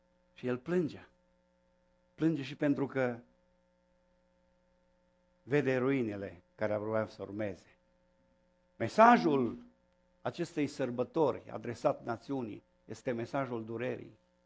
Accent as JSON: {"language": "Romanian", "country": "Romania", "said": "Dar pentru că suntem români, eu mai folosesc și termenul acesta."}